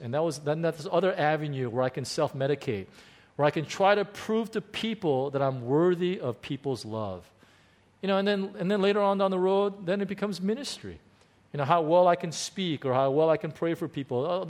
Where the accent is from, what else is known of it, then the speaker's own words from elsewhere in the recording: Chicago, Illinois, United States; I mean, I grew up in Chicago, in the beginning, inner city Chicago, South Side, you know, pretty rough neighborhoods.